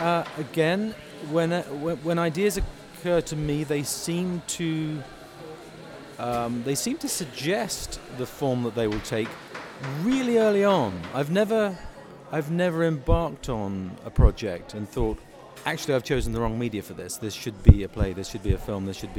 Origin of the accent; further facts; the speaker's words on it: United Kingdom; what it did mean for me as a British writer is suddenly here was a very American subject.